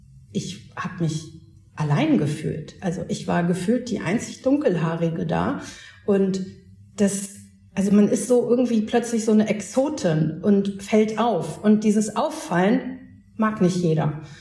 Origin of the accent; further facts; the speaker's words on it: Hamburg, Germany; ich komme aus Hamburg, also auch einer Großstadt